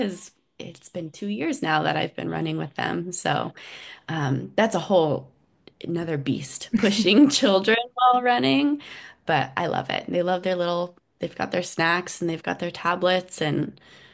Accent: California, United States; if I was in my hometown in Northern California.

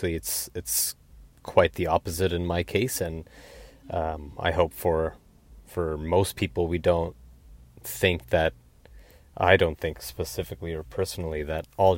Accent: Canada; Lebanese and Syrian in ancestry, in heritage, in culture. I'm also Canadian, born and raised in Canada by Lebanese and Syrian parents

